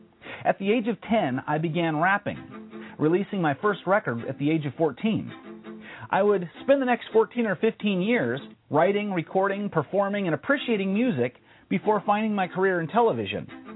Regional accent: Los Angeles, California, United States; I was a typical latchkey kid growing up in Los Angeles, California.

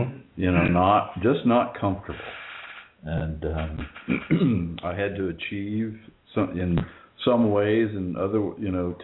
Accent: Indiana, United States; I grew up in Indiana, and a town that they took me to the lower side of town, if you will, and were telling me that, well, see, look at these houses and look at these shacks.

